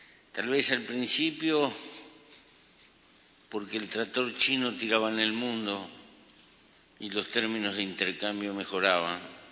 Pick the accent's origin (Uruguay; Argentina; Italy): Uruguay; Si algún mérito tiene nuestro gobierno, el mérito y el esfuerzo es de nuestro pueblo, de la gente que lo constituye, de quienes con contradicciones componen el sistema de gobernanza, el sistema político del Uruguay.